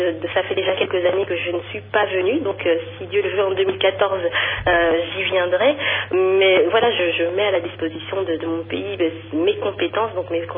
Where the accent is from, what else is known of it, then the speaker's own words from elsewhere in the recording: Belgium; born there; je suis née en Belgique, donc déjà, j'ai eu la chance avec mes parents qu'ils entretiennent vraiment cette flamme de notre culture congolaise